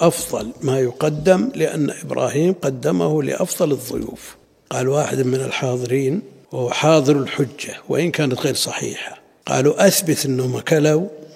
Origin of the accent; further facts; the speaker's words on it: Najd, Saudi Arabia; عندنا في نجد ما يؤكل لحم البقر،